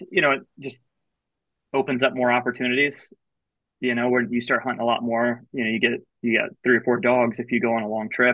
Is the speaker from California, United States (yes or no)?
no; Joliet, Illinois, United States; also born or lived in Decatur; now in St. Louis, United States; We grew up in Joliet, Illinois, and then moved to some of the areas that were a little bit more rural outside of there, and then moved down to Decatur.